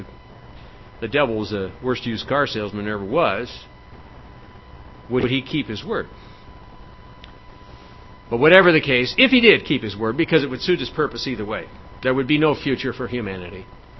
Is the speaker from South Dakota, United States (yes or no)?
yes; South Dakota, United States; I grew up in Crazy Horse territory there in South Dakota near the Black Hills. That's Oglala territory.